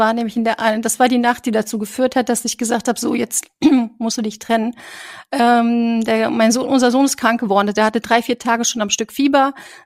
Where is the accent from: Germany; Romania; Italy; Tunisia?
Romania; Naja gut, ich komme aus Rumänien, das ist bei uns normal, dass wir mit 18 schon heiraten.